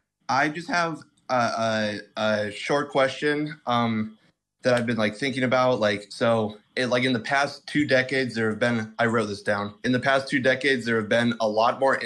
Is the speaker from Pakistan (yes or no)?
no; Midwest, United States; I'm from the Midwest, and I know in this region alone, there have been Democratic senators from Iowa, North Dakota, Indiana, and Missouri, and even South Dakota.